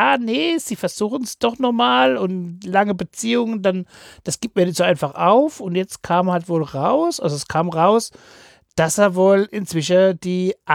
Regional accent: Seattle, Washington, United States; es geht um die Mannschaft Seattle Seahawks. Das ist ja da, wo ich herkomme, unsere Mannschaft.

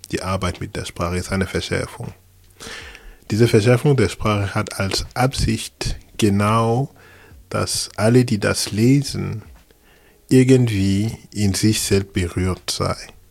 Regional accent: Abidjan, Côte d’Ivoire; moved away as an adult; now in Basel, Switzerland; Ich bin ursprünglich aus der Elfenbeinküste, 1978 geboren, in Abidjan, die größte Stadt der Elfenbeinküste, Côte d'Ivoire. Ich bin seit 2003 in Basel.

